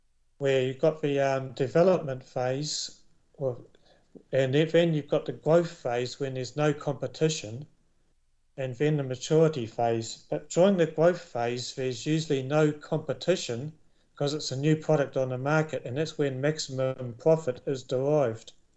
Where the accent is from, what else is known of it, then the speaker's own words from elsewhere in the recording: New Zealand; I was born and raised in New Zealand